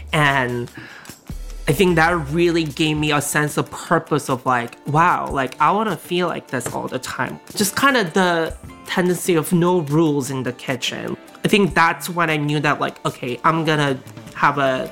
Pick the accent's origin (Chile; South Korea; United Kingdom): South Korea; now in United States; I have so many, like, food memories that I always wanted to have when I grew up in Korea.